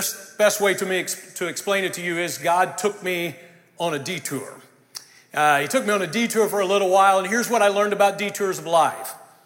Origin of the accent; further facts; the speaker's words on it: Mustang, Oklahoma, United States; Well, I grew up in Mustang, so not too far from here